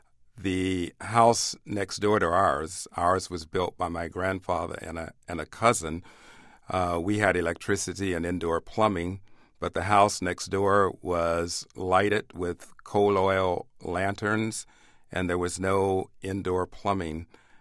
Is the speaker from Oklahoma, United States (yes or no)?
no; Louisville, Kentucky, United States; I grew up in Louisville, Kentucky, and in the deep or far west end of Louisville, segregated Kentucky, was African American, then, of course, colored or Negro, it was called, enclave by the name of Little Africa.